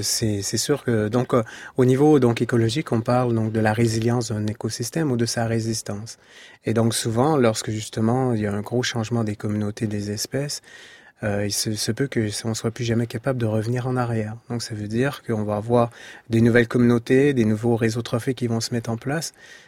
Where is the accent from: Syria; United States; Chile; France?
United States; French is a second language; c'est mon pays d'origine, donc en Amérique